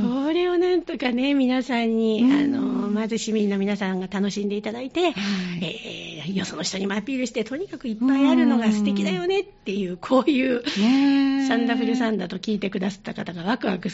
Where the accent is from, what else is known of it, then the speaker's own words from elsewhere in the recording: Kansai, Japan; この関西人なんでってダジャレでなんて言ってたんですけども